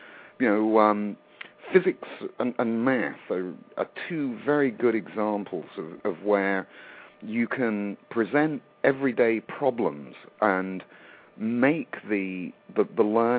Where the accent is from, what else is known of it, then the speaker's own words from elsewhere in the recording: England, United Kingdom; Yeah, I grew up in England. You can probably tell by my accent. And I went through the English grammar school system.